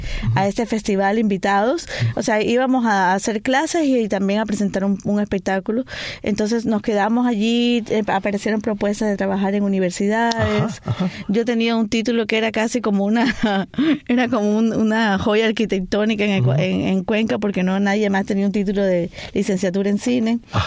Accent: Remedios, Villa Clara, Cuba; born there; moved away as an adult; also born or lived in Ecuador; Nací en Remedios.

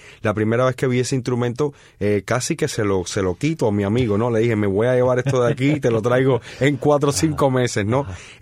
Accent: Havana, Cuba; now in United States; soy cubano, soy de La Habana, nací y me crié en Luyano. Obviamente todo el tiempo que viví en Cuba, hace 7 años que emigré a Estados Unidos.

